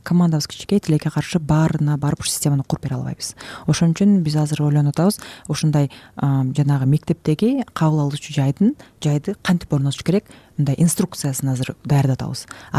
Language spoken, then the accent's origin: Kyrgyz; Talas Region, Kyrgyzstan; also born or lived in Bishkek / Zurich; мен мындай Бишкекте жүрүп, анан Цюрихте жашап, бүгүн Таласка барам, өзүм Таластан болом.